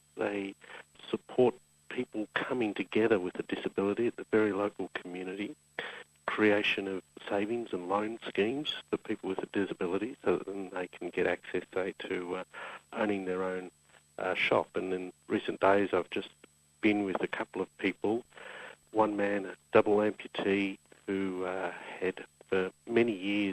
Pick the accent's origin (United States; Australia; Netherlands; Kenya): Australia; But perhaps what's a bit more challenging to a country like Australia, and as an Australian